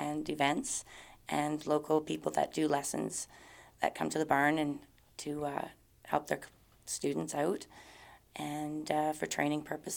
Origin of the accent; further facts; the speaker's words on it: British Columbia, Canada; now in Ontario, Canada; I grew up in the Okanagan Valley in BC. And so when we came across to Ontario, we bought a farm.